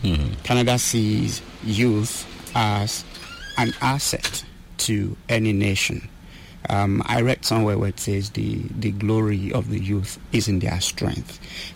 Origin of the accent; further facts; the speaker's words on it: Nigeria; when I was growing up in Nigeria as a young guy